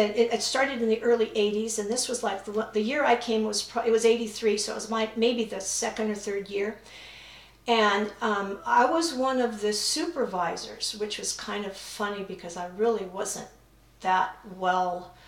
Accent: St. Louis, Missouri, United States; also born or lived in Beirut, Lebanon / California; I never learned Arabic. I don't speak Arabic. So I grew up in St. Louis for the first 12 years, and then my family moved to California. So I went to high school and college in California.

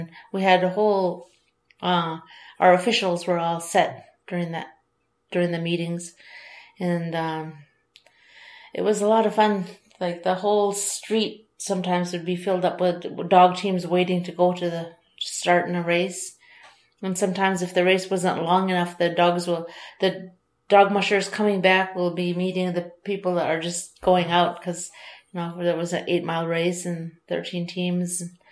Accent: Nikolai, Alaska, United States; I was born here in Nikolai. I've been raised here, and 5 years ago, I think I moved back.

